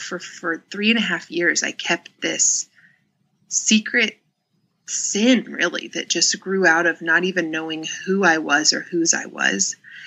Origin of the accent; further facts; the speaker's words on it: Southern US, United States; You know, I grew up in the Bible Belt. I'm in Atlanta and, it's just common.